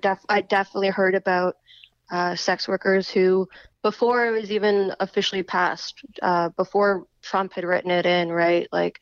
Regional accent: Canada; as a Canadian seeing these bills roll out

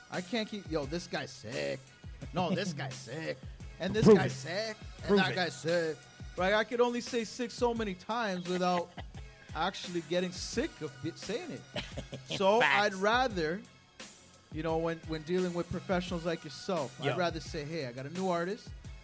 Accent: Toronto, Ontario, Canada; I'm coming all the way from Toronto.

